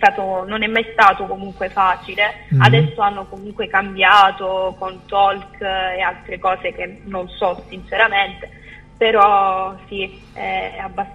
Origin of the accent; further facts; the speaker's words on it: Calabria, Italy; sia nella zona dove appunto vivo, perché io sono calabrese